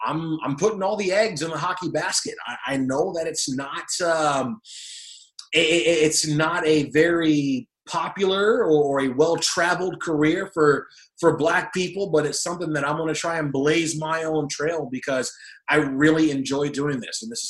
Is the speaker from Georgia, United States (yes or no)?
no; Detroit, Michigan, United States; But you know, being from Detroit, born and raised in Detroit, from hockey town, so obviously we're a little bit predisposed to the game of hockey growing up.